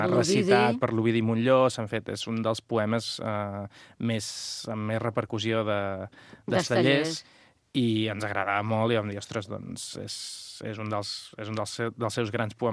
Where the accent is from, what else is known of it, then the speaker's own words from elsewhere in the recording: Catalonia, Spain; Bé, tots som del Baix Camp, del Camp de Tarragona.